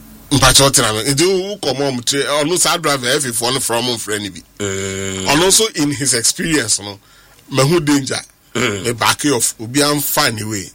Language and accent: English; Ghana; but I'm concerned Ghanaian.